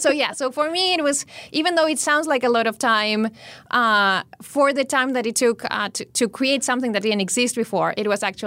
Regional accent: Uruguay; now in Brazil; I am originally from Uruguay. So we started in Uruguay. Then I moved to Brazil

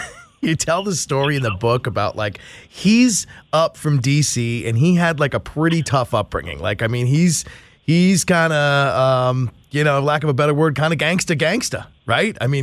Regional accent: Bethesda, Maryland, United States; Because, full disclosure, I'm from nice. Bethesda, Maryland. That's my hometown.

